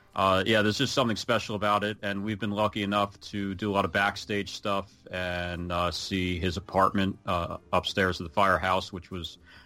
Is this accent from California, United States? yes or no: no; New Jersey, United States; Growing up, you know, I grew up in New Jersey here